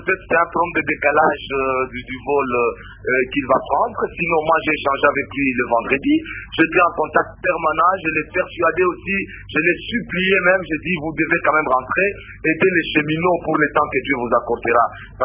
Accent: DR Congo; Moi, je ne suis pas belge. Je suis congolais des pères et des mères.

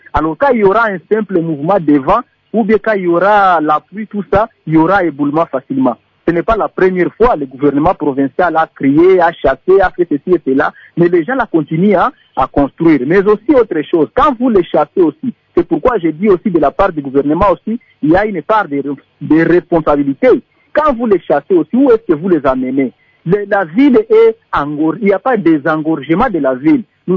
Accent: Bukavu, South Kivu, DR Congo; pour le cas d'éboulement ici chez nous à Bukavu

